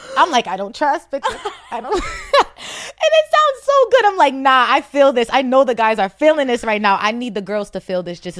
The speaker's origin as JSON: {"language": "English", "region": "New Jersey", "country": "United States", "tie": "born or raised there", "also_born_or_lived": "Boston", "said": "So I'm from Jersey. I was born in Boston, so all my family, all my immediate family, all my family's in Boston. I was born in Roxbury, but my me and my brothers and my mom, we moved to Jersey."}